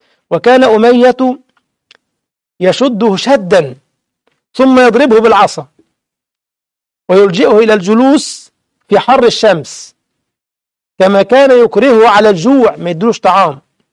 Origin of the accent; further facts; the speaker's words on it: Egypt; احنا بنقول باللغة الدارجة عندنا في مصر يخطرف